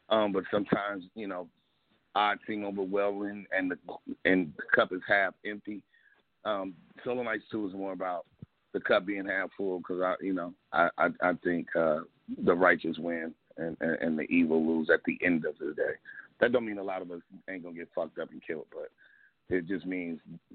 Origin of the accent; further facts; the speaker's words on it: United States; I'm still a capitalist. I'm still an American.